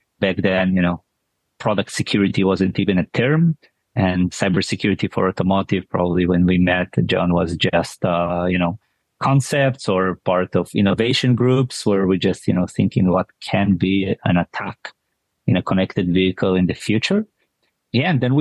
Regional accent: Israel; So I grew up in Israel and studied software engineering before going to the army and serving in the Israeli, in the IDF.

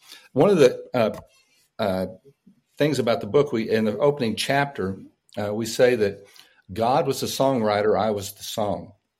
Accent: Midland, Texas, United States; So Randall was originally from Abilene and I was from Midland. So we started talking and he said, well, what's an old Texas boy like you doing out here?

